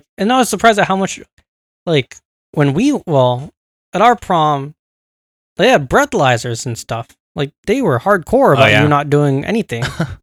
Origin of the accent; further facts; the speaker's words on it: India; I mean, like, I'm Indian.